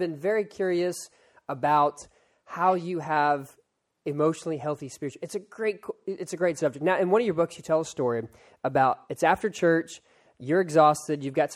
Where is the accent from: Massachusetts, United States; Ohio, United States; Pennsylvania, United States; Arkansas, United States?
Pennsylvania, United States; Philadelphia; born there; now in Texas, United States; Now, I was born in Philadelphia, but I live in Texas now.